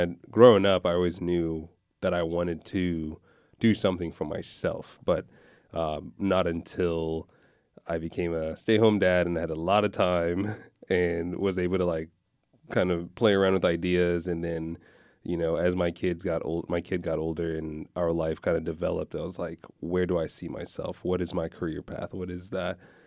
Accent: Virginia, United States; also born or lived in Houston, United States; we grew up in Virginia

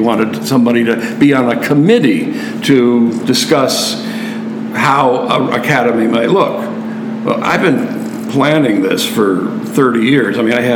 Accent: Chagrin Falls, Ohio, United States; I grew up in Chagrin Falls and then went away.

